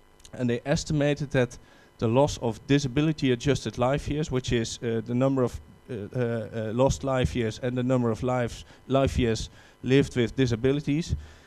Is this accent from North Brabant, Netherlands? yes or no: yes; 's-Hertogenbosch, North Brabant, Netherlands; English is a second language; I'm from the Netherlands, from 's-Hertogenbosch.